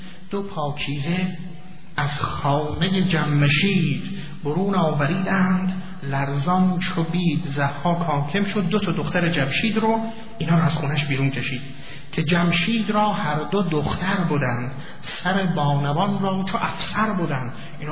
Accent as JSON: {"language": "Persian", "country": "Iran", "said": "به عنوان یک ایرانی این قسمت رو عرض میکنم، به عنوان یک ایرانی مسلمان عرض میکنم"}